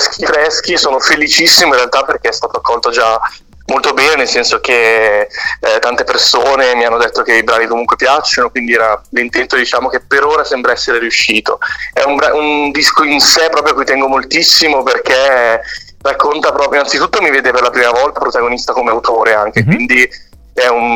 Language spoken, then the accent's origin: Italian; Milan, Lombardy, Italy; partiremo con queste date da Milano, che è la mia città natale, no?